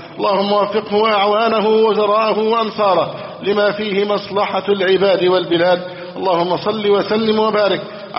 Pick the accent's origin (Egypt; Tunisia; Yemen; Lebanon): Egypt; اللهم احفظ بلدنا مصر أمنا أمانا، سخاء رخاء.